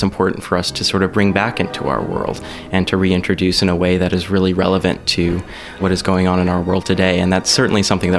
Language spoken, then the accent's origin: English; Dubuque, Iowa, United States; moved away as an adult; also born or lived in New York; I grew up in Dubuque, Iowa, and studied music here through high school. And I moved out to the East Coast when I went to college.